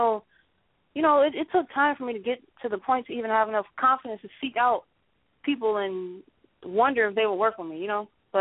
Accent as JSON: {"language": "English", "town": "Chicago", "region": "Illinois", "country": "United States", "said": "I'm from Chicago. I don't know. I didn't even know what Creole was until I came to Florida, and I was like, what are they saying?"}